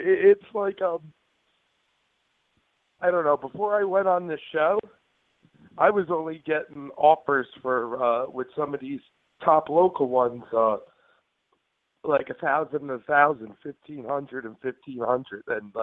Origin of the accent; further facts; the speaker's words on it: Howell Township, New Jersey, United States; also born or lived in Perth Amboy; now in Temecula, United States; I'm originally from Perth Amboy, where I was born, but I'm Howell Township. I've wrestled there all my life, been there all my life, just about, so I moved out to California.